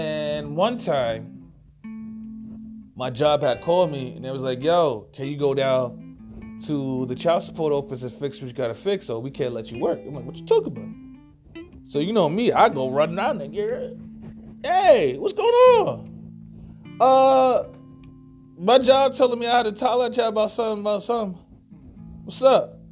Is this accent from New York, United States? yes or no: yes; New York, United States; Where I'm from New York City.